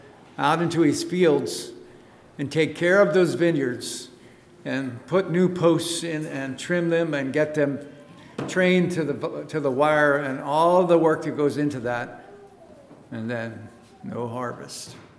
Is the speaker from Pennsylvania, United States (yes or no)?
yes; Pennsylvania, United States; I grew up in Lancaster County on a dairy farm, and where we live is very, very different than this.